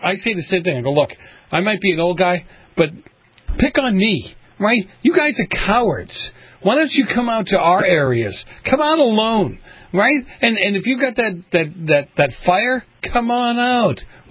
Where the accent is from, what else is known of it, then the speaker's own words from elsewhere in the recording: Boston, Massachusetts, United States; I grew up in Boston.